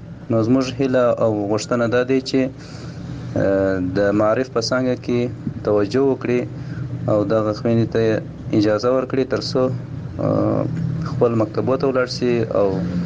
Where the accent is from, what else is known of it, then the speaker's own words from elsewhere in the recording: Helmand, Afghanistan; د هلمند ولایت اوسیدونکی یم.